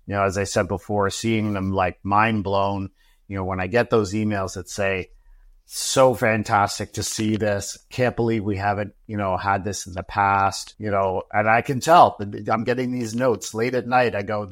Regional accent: Ontario, Canada; I know I'm from Ontario. I say May 2-4

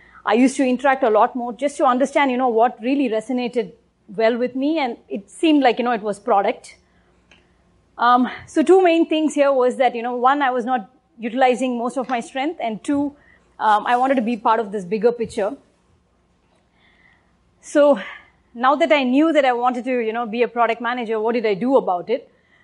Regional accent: India; Growing up in India

